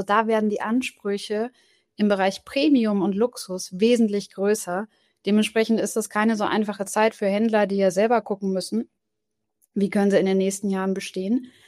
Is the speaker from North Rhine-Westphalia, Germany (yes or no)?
no; Bavaria, Germany; now in Berlin, Germany; ich komme nicht ursprünglich aus Berlin, wo ich jetzt wohne, sondern aus Franken, aus Bayern.